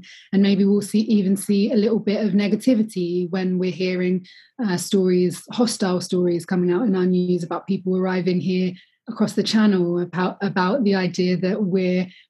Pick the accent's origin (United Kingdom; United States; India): United Kingdom; I mean, as a Brit